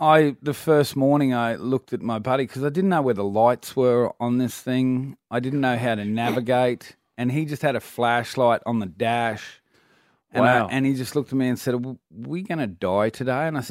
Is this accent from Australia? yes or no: yes; Australia; And being an Australian, I got a little bit of a break if I didn't understand the rules. The accent cut me a few breaks.